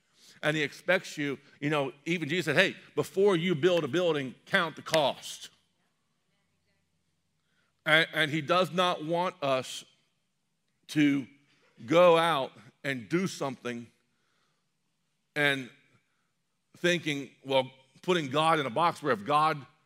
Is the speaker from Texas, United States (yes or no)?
no; Ohio, United States; now in Indiana, United States; this is one thing I grew up with in the Buckeye State that I think Indiana has definitely got it better in.